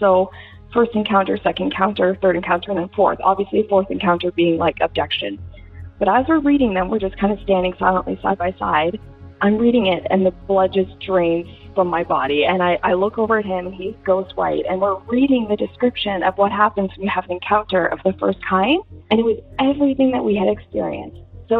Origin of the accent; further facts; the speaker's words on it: Canada; I'm from Canada. … I spent a couple of years living in the U.S. with my ex-husband. We had been living in Hollywood at the time, but we just got relocated with our jobs to Dallas.